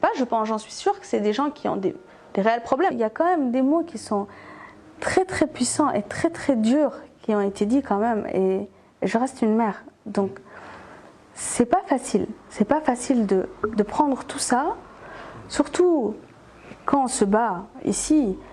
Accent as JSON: {"language": "French", "country": "Djibouti", "said": "je suis djiboutienne"}